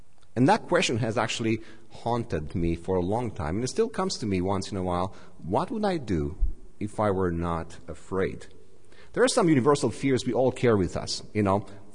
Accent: Romania; Anyway, I come from Romania. So Romania

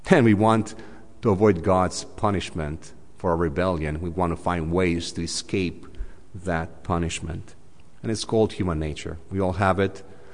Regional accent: Romania; I come from Romania. Back in 1991, 92, 93, the first 3 years when the country became democratic and not communist

